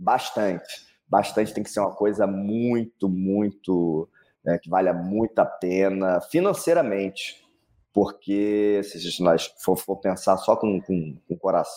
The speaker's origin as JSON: {"language": "Portuguese", "region": "Rio de Janeiro", "country": "Brazil", "tie": "born or raised there", "said": "Então, eu já tenho 49 anos, né? Sou natural do Rio de Janeiro, aquele carioca da gema."}